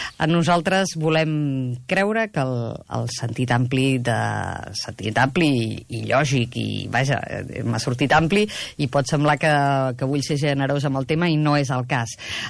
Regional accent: L'Hospitalet de Llobregat, Catalonia, Spain; jo que sóc de l'Hospitalet

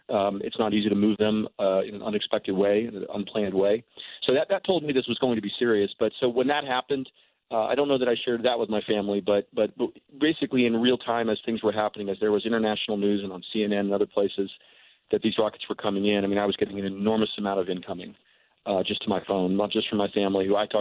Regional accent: United States; it is a remarkable experience to do that for the first time, particularly as an American.

